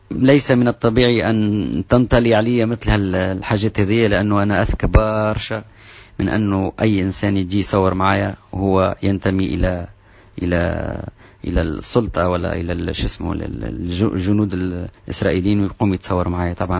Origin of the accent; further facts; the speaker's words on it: Tunisia; أنا عربي وأعتز بعروبتي، أنا تونسي ووطني،